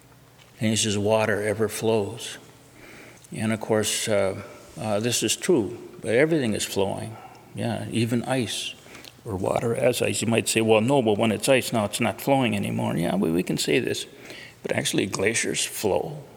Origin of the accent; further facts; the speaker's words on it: Duluth, Minnesota, United States; And where I grew up in Duluth, it was a big hill there.